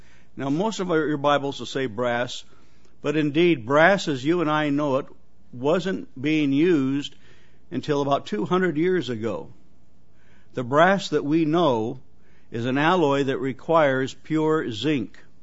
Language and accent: English; Torrington, Wyoming, United States; born there; I was born in Torrington, Wyoming, and that milk can says Torrington, Wyoming Co-op on it.